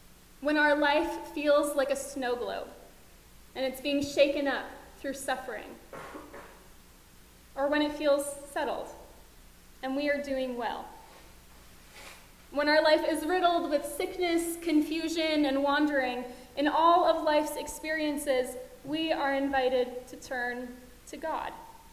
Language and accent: English; United States; As an American, I'm also tied to the news that are happening in the U.S.